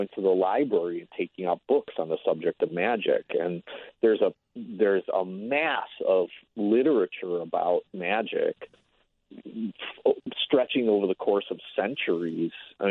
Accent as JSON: {"language": "English", "town": "Milwaukee", "region": "Wisconsin", "country": "United States", "tie": "born or raised there", "said": "I grew up in Milwaukee."}